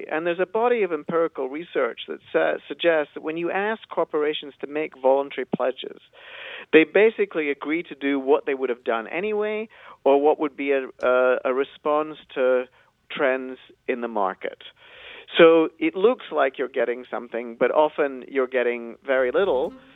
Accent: Glasgow, Scotland, United Kingdom; in a number of cities throughout Britain, including my hometown of Glasgow and also London, many others.

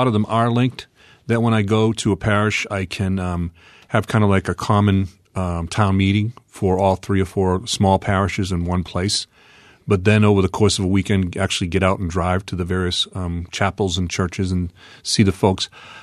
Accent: New England, United States; Well, I'm from New England originally, and I love the New England folks.

